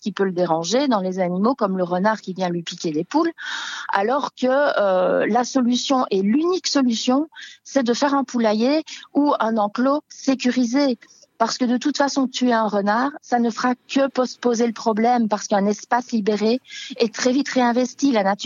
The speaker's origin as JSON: {"language": "French", "country": "Belgium", "said": "Et je suis belge d'origine, et dans les campagnes belges, on a cet animal emblématique également"}